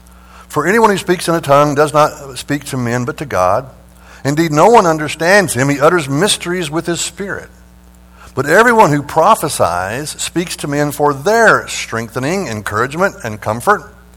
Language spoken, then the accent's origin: English; United States; accent: Texan; and English is still my second language. You know, Texan and Oki is my first language.